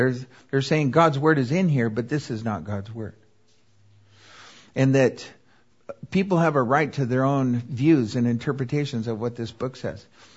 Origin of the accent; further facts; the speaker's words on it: Seattle, Washington, United States; My brother Wayne and I, we love the Northwest. Don't ask us why. It's the toughest area to work. But we grew up there. We grew up in Ballard with all the Norwegians. We both have webbed feet from all the rain.